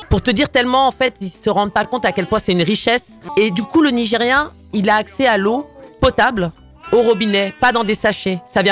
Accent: Paris, Île-de-France, France; Je suis née à Paris, je suis née dans le 18e. D'ailleurs, là, c'est très émouvant parce que du coup, je suis logée juste à côté de là où j'ai grandi, où mes parents ont acheté leur première maison.

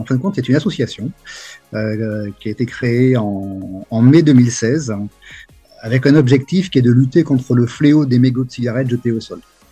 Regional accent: Nouvelle-Aquitaine, France; je suis originaire du Pays Basque, mais j'ai travaillé longtemps dans l'agroalimentaire, dans pas mal de coins de France et de l'étranger.

